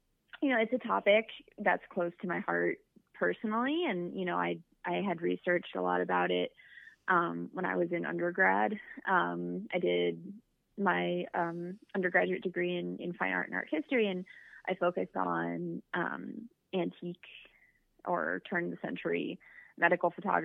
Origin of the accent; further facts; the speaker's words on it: Philadelphia, Pennsylvania, United States; so I grew up in Philadelphia, and there are a lot of really, really old buildings in the city of Philadelphia, obviously.